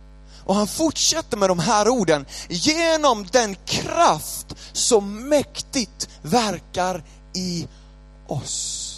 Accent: Canada; Jag är från Kanada, jag har bott där alldeles för länge.

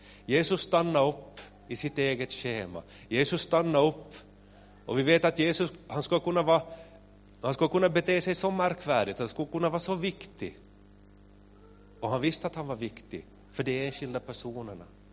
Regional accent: Kvevlax, Ostrobothnia, Finland; Jag kommer från Kvelax. Jag är född och uppvuxen i Kvelax och jag växte upp i missionskyrkan som barn.

